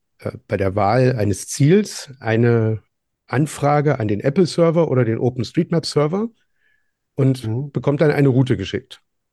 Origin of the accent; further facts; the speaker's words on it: Eisenach, Thuringia, Germany; also born or lived in Ireland; now in Hesse, Germany; Ich komme eigentlich aus Eisenach, wohne jetzt in Hessen.